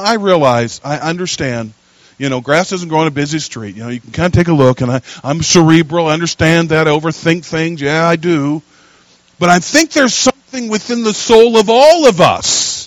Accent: the American West, United States; we're from the American West, where things are a lot more arid in many places than maybe more so here in the Midwest.

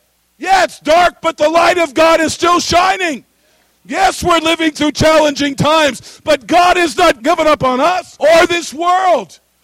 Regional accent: the West, United States; I'm from the American West. My family, cousins, in-laws, outlaws, were all hunters. And every fall into the winter of the year, they'd go hunt elk in the mountains of eastern Washington State, Idaho, Montana, and so on.

